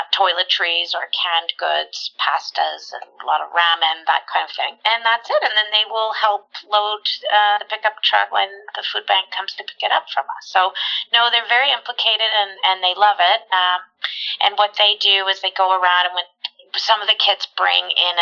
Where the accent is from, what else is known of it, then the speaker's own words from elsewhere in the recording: Montreal, Quebec, Canada; I know that I'm from Montreal